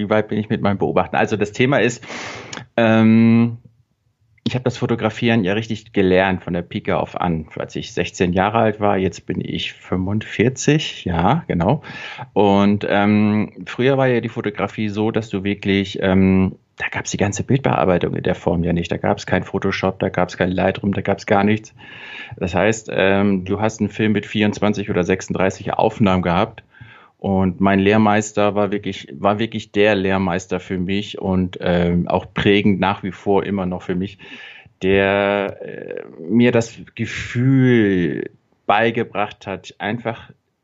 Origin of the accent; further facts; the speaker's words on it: Husum, Schleswig-Holstein, Germany; Da war ich da hier auch schon das erste Mal auf Sylt stationiert, weil ich komme zwar aus Husum, aber ich war dann bei der Marine und war dann hier auf Sylt stationiert